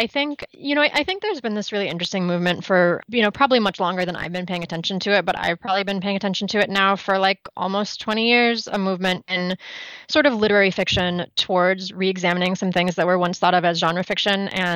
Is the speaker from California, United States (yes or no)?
yes; California, United States; I could travel and see my family and see my hometown, I think there was still kind of a homesickness for me that led me to think about, you know, some of the, even just, you know, birds and animals that you can see in my case in California.